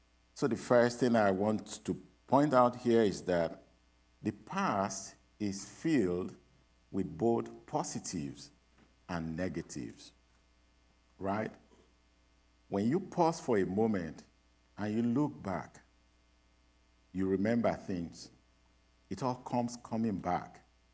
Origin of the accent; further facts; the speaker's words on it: Nigeria; I grew up in Nigeria